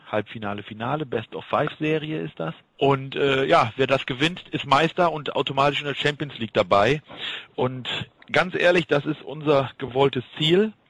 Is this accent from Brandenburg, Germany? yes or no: no; Gummersbach, North Rhine-Westphalia, Germany; Gummersbach ist meine Heimat.